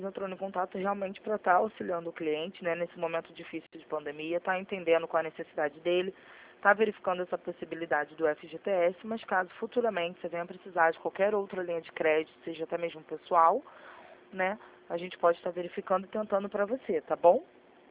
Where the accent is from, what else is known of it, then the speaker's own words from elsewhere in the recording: Rio de Janeiro, Brazil; Eu sou aqui do Rio.